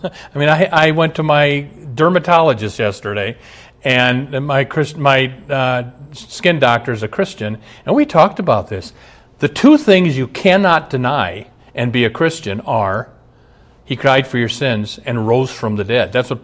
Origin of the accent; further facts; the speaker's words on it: Omaha, Nebraska, United States; I grew up in Omaha. I had a good friend that I grew up with.